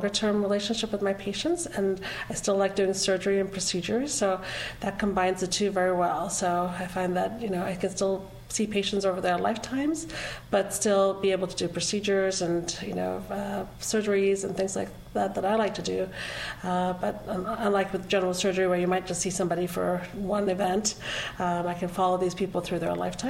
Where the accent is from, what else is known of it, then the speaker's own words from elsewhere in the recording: England, United Kingdom; moved away as an adult; also born or lived in Sri Lanka; now in Knoxville, United States; I was born in Sri Lanka. I lived in England growing up, and then came to the U.S. for college